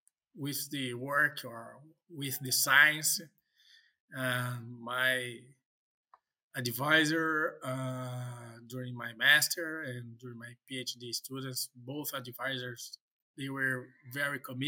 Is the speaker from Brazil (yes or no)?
yes; Brazil; accent: Portuguese; English is a second language; And I apologize, my strong Portuguese accent.